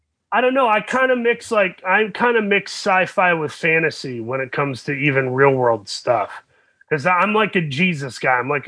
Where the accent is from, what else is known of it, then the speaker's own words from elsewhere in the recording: Saginaw, Michigan, United States; A scary little town called Saginaw, Michigan, near Flint.